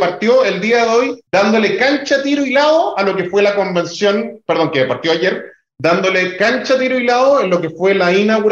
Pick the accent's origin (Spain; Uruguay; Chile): Chile; Magallanes; Y a mí como chileno sí me importa mucho, y como magallánico más aún, que los proyectos de hidrógeno verde se hagan en Chile y ojalá en Magallanes